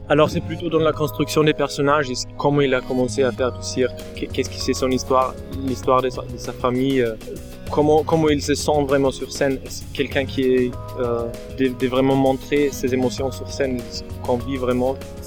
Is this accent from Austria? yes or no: yes; Austria; Je viens d'Autriche.